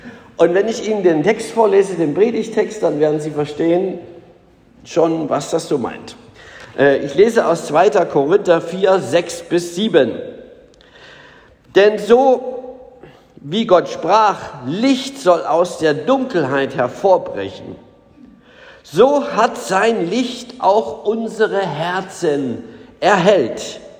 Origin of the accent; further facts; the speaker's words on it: Saxony, Germany; Ich bin sozusagen ganz normal evangelisch, bin also in Sachsen, ich bin also bekennender Ossi. Und ich bin in Sachsen aufgewachsen, auf einem sächsischen Dorf, relativ volkskirchlich noch.